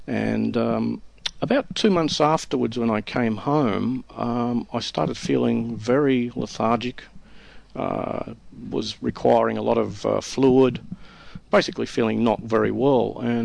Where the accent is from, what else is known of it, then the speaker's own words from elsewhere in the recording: Hobart, Tasmania, Australia; moved away as an adult; now in Sydney, Australia; I was born in Hobart, Tasmania. Spent my early part of my life there. When I was about 22, 23, I moved to Sydney.